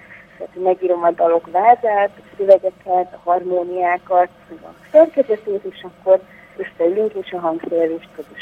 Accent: Szombathely, Vas, Hungary; mert én szombathelyi vagyok, és ezért mindig különös élmény hazai pályán játszani.

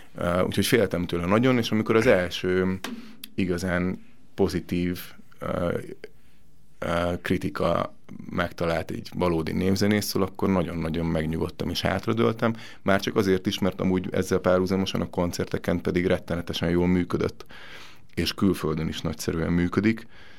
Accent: Hungary; Mint magyar, ez talán egy kicsit szomorú

